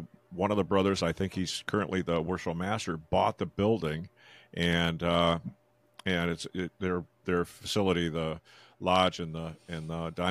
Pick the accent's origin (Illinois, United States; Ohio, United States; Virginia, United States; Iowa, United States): Iowa, United States; Madrid; I was from Madrid.